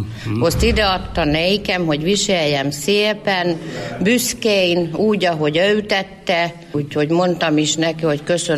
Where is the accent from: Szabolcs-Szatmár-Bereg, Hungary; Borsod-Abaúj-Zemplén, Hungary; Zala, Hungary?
Szabolcs-Szatmár-Bereg, Hungary; Fehérgyarmat; born there; Én fehérgyarmatos születtem.